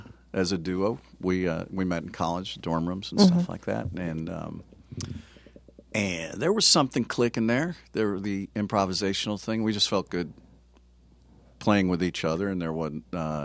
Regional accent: Cleveland, Ohio, United States; born there; I was born in Cleveland

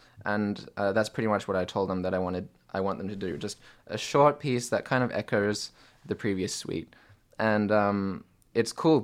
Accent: Australia; especially since I'm going to be bringing these pieces to Australia, my home country

